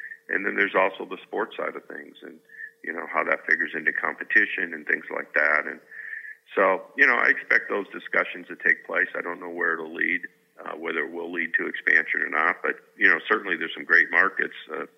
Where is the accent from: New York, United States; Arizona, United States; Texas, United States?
Arizona, United States; Tucson; I grew up in Tucson, about a 2-hour ride down